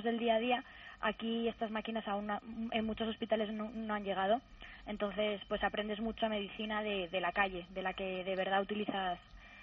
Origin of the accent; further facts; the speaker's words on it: Spain; Siempre cuando digo que soy española